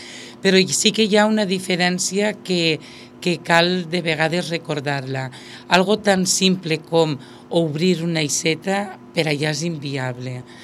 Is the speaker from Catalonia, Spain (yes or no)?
no; Almassora, Valencian Community, Spain; jo soc d'Almassora, del poble del Costaet